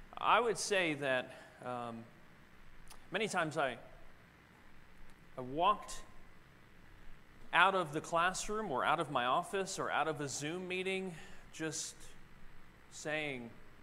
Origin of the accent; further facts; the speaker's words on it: New Jersey, United States; now I'm from New Jersey, just outside of Philadelphia, across the river, Delaware River